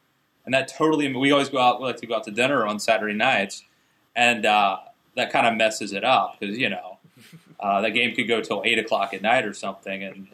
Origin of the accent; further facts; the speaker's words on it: Maryland, United States; I'm from Maryland.